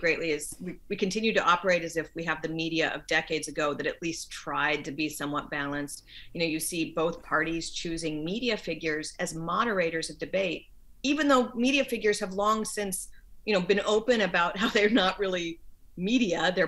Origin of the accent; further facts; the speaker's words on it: Colorado, United States; I'm actually from Colorado, so I know it took a long period of time.